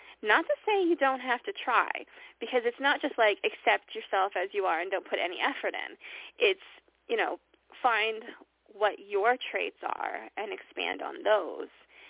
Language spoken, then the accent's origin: English; Canada; I know that this is because he's playing with me because I'm Canadian